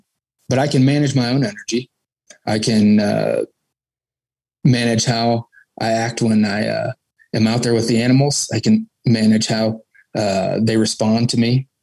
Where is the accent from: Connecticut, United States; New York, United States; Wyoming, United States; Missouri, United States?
Missouri, United States; St. Louis; I am from St. Louis, Missouri. I'm 30 years old. Come from a very well-to-do family